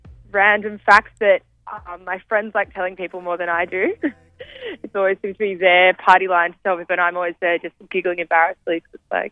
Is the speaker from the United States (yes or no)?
no; Williamstown, Victoria, Australia; also born or lived in Perth; So we moved from Perth to Melbourne, and then Dad got the gig in Round the Twist, and it ended up being the primary school we went to, which was in Williamstown.